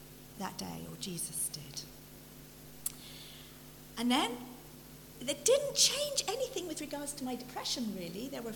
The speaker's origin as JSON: {"language": "English", "region": "East of England", "country": "United Kingdom", "tie": "born there", "said": "I was born in Essex, not Anaheim."}